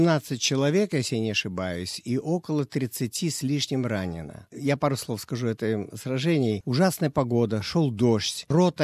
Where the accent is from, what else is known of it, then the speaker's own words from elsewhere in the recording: Russia; now in Australia; Я русский, он немец.